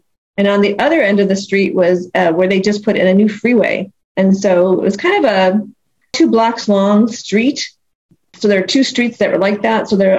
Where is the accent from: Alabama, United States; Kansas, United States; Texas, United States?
Kansas, United States; Wichita; born there; I was born in Wichita, Kansas.